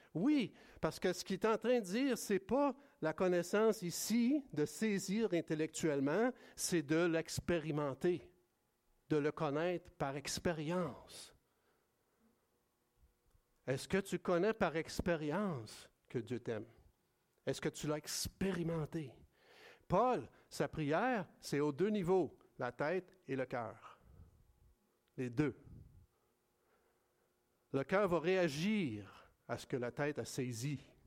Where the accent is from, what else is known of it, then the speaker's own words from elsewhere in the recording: Montreal, Quebec, Canada; moved away as an adult; Ah ben moi, je viens de Montréal, je suis ici depuis 31 ans, je travaille, je suis médecin, père de famille, quoi, j'aime faire du vélo, ben je suis chrétien aussi.